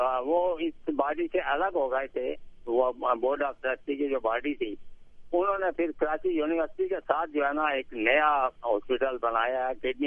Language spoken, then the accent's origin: Urdu; Azad Kashmir, Pakistan; now in Karachi, Pakistan; ہمارا تعلق آزاد کشمیر سے ہے